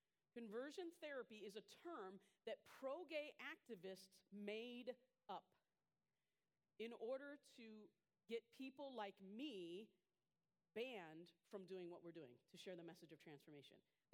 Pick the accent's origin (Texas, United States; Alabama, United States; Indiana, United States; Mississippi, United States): Indiana, United States; West Lafayette; So in my hometown of West Lafayette, Indiana, last year, the city tried to pass an ordinance to ban conversion therapy